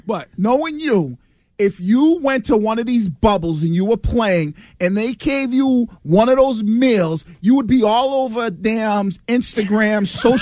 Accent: Boston, Massachusetts, United States; I grew up in East Boston in a two-bedroom apartment with five people living in it.

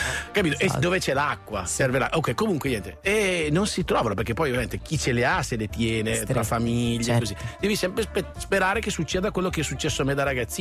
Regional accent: Brescia, Lombardy, Italy; Il lago di Gardi, sono di Brescia

